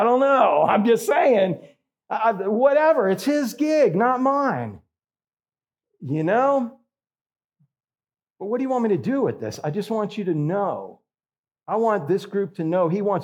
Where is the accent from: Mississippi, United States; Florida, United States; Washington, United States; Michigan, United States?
Florida, United States; I am a Florida cracker. Been born and raised in Florida my whole entire life.